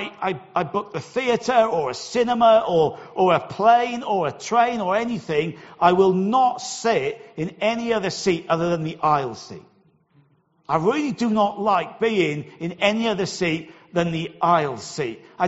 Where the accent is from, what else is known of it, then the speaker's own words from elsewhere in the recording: Wales, United Kingdom; Not far from where I grew up in South Wales was a mountain.